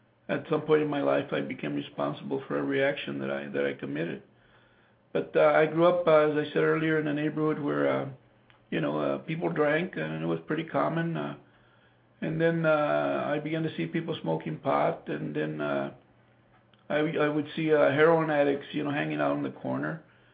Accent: Tucson, Arizona, United States; also born or lived in San Diego; Well, as I said earlier, I actually am from Tucson. I was born and raised here in Tucson.

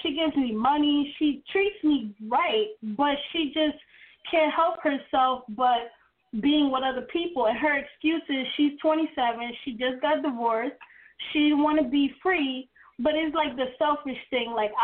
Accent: New York, United States; I'm from New York. And I love your show.

